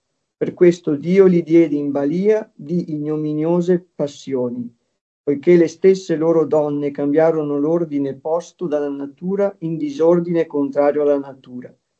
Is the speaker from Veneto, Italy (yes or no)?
yes; Padua, Veneto, Italy; accent: Paduan; La mia loquela mi tradisce, appunto il mio accento si sente, che sono appunto delle zone di Padova, insomma.